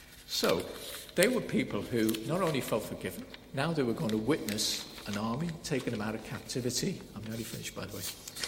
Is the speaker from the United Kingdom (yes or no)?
yes; England, United Kingdom; I'm an English visitor. I'm on my holidays.